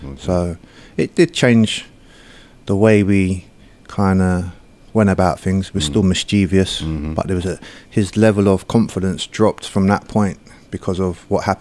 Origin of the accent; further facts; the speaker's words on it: Shepherd's Bush, London, United Kingdom; From my background, I'm from Shepherd's Bush, so it's full of characters anyway